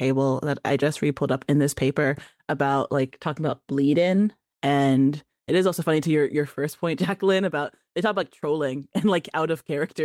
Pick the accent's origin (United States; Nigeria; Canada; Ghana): Ghana; Particularly, I care about African people because I am one. I'm Ghanaian